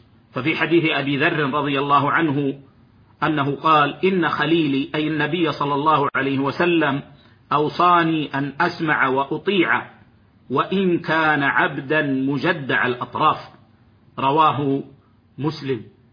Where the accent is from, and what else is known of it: Saudi Arabia